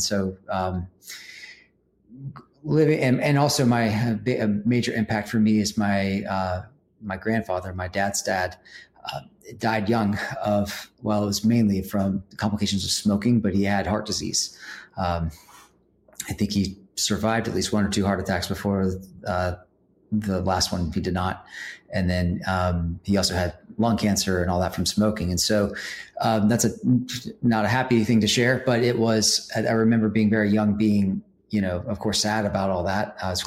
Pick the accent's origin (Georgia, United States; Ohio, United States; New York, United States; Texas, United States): Georgia, United States; Marietta; I was born in the Atlanta area, suburbs of North Atlanta, Marietta, Georgia, where I mostly grew up.